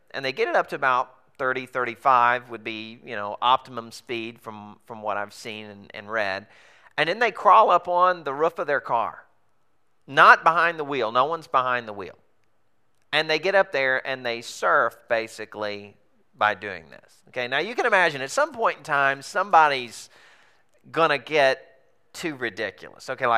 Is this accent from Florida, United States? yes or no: no; Arkansas, United States; I grew up in Arkansas. If you figured out that I've got an accent, you're the one with the accent. I'm normal.